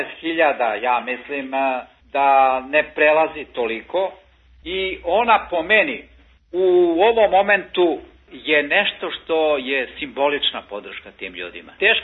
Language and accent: Serbian; Belgrade, Serbia; u zgradi gde sam odrastao ovde u Beogradu